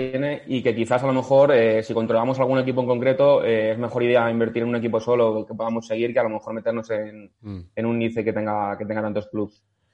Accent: Getafe, Community of Madrid, Spain; que ya sabes que yo soy de Getafe.

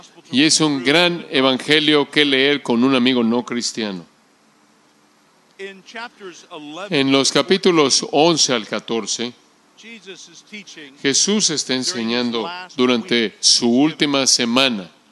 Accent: United States; muchos cristianos en mi país se sienten desilusionados por los cambios culturales actuales es que en cierta manera hemos sido utópicos, hemos buscado tener un mundo perfecto, hemos pensado que podemos perfeccionar a los Estados Unidos de Norteamérica.

